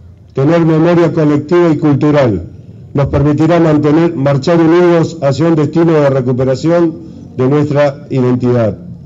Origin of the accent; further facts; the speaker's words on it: Argentina; Como argentinos, hoy estamos convocados para celebrar un nuevo aniversario de la Revolución de Mayo.